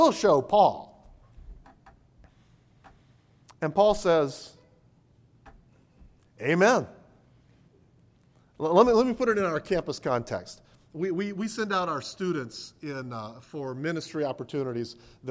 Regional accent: Virginia Beach, Virginia, United States; when I was growing up in Virginia Beach, there was like an independent Baptist church in every neighborhood.

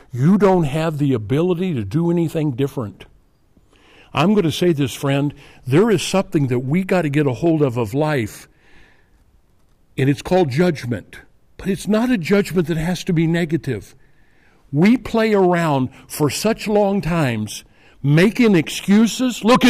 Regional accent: Rosedale, Illinois, United States; I grew up in Rosedale up in the Bluffs. There's no city of Rosedale. Nutwood's a little bit away on the Mississippi, Illinois River Basin area.

